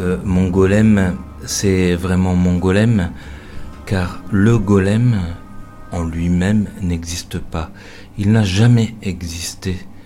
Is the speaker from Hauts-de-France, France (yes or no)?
yes; Roubaix, Hauts-de-France, France; born there; je suis né à Roubaix, dans un ghetto polonais